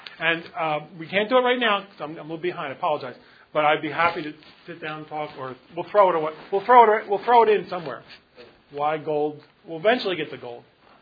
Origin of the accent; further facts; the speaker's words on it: Philadelphia, Pennsylvania, United States; You know, I'm Italian, right? I'm Italian from Philadelphia. You ever been to Philadelphia? You're not missing anything.